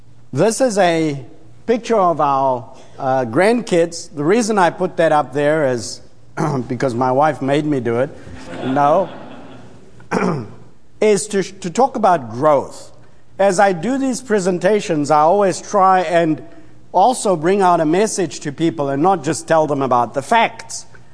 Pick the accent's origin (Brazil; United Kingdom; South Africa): South Africa; So, you know, we're the bottom part, the South Africa. We often say to people in the United States, we're from the South, way South, okay?